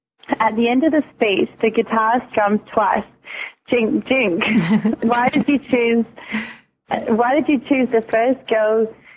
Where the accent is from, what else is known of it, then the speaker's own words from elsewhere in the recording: Kaikohe, Northland, New Zealand; first language Maori; English is a second language; The old lady greets me in my native tongue and asks me where I come from. I reply back in Maori, "Hello … I'm from Kaikohe."